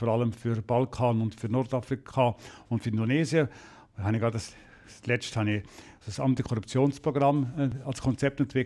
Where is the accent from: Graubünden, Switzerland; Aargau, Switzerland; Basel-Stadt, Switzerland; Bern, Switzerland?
Bern, Switzerland; Bin damals als Berner, als erster Ausländer bei der Grenzschutzgruppe 9 gewesen